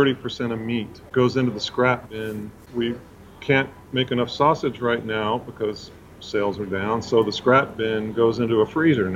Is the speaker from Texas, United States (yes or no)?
yes; Texas, United States; So her teammates … since I'm a Texan.